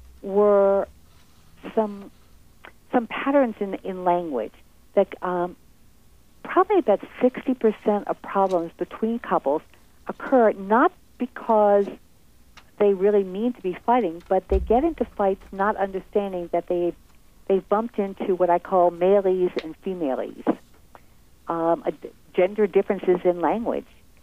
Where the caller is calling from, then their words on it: Cincinnati, Ohio, United States; From Cincinnati, and it's dreary and not quite winter yet.